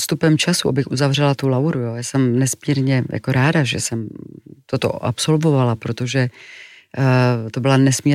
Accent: Klášterec nad Ohří, Ústí nad Labem Region, Czechia; my jsme pocházeli vlastně z Klášterce, ale v Mostě jsem studovala a proto jsem musela být na internátě

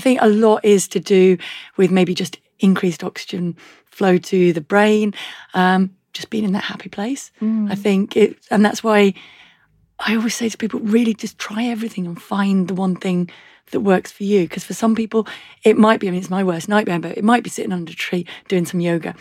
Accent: North West England, United Kingdom; And we lived by a forest because I grew up in Cheshire.

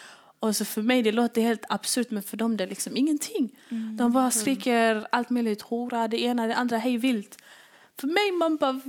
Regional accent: Somalia; För jag kommer från Somalia.

